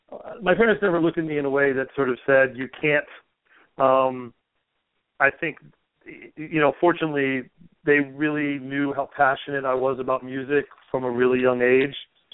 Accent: Philadelphia, Pennsylvania, United States; Steve Wolfe was a drummer I grew up with in Philly

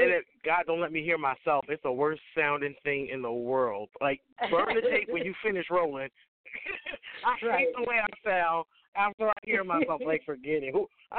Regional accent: Stamford, Connecticut, United States; born there; also born or lived in Bridgeport; I was born in the suburbs. I was born in Stanford, Connecticut. So I didn't know that there was other black people around until I moved to Bridgeport.

